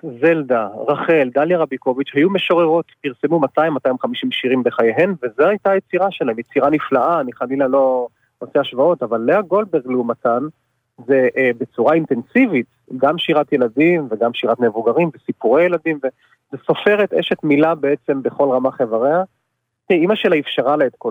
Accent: Holon, Tel Aviv District, Israel; אני גדלתי בחולון

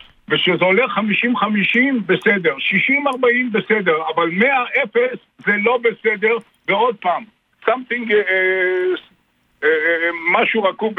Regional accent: Haifa, Haifa District, Israel; כשאני גדלתי בחיפה, אני גדלתי בשכונת בת גלים

